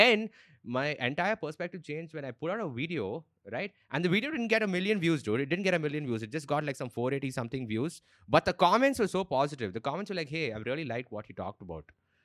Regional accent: England, United Kingdom; as an English comic, I realized that the odds are heavily stacked against all of us.

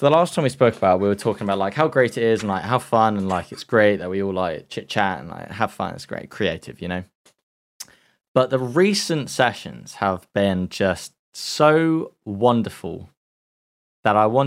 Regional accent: Watford, East of England, United Kingdom; I like Watford. I'm from Watford.

